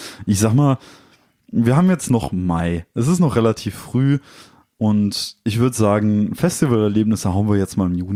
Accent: Dortmund, North Rhine-Westphalia, Germany; aber wir kommen halt aus Dortmund, ist manchmal ein bisschen schwierig.

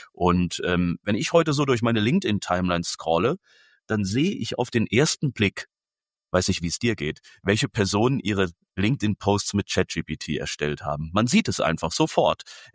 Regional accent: Koblenz, Rhineland-Palatinate, Germany; 39 Jahre, geboren, aufgewachsen in Koblenz.

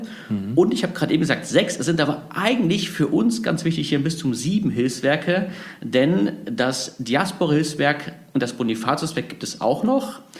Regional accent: Erfurt, Thuringia, Germany; Und bevor ich ins Bistum zurückgekommen bin in meine Heimat

